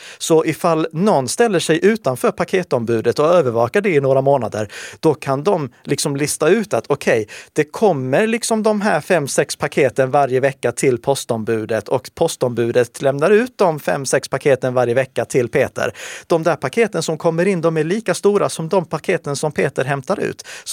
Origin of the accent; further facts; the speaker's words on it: Sweden; accent: Rikssvenska; Jag säger det på min rikssvenska dialekt här också